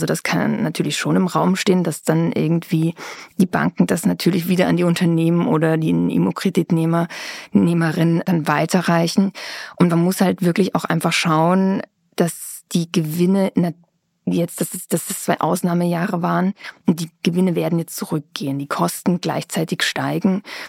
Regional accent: Austria

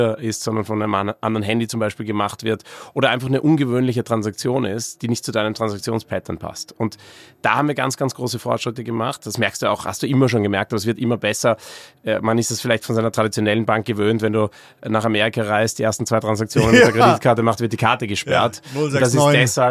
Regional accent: Austria; now in Berlin, Germany; Ich bin headquartered sozusagen in Berlin. Ich bin auch viel in unserem Office in Wien. Ich bin ursprünglich aus Österreich, bin aber auch ab und zu in Barcelona in unserem Office

